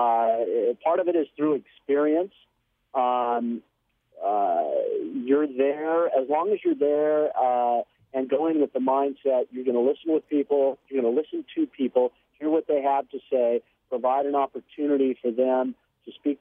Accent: California, United States; I'm growing up in Southern California, experienced earthquakes.

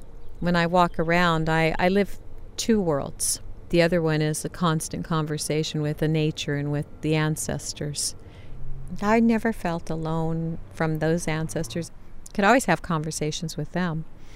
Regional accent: California, United States; So it's just this amazing vision of mountains that I grew up around in Orange County

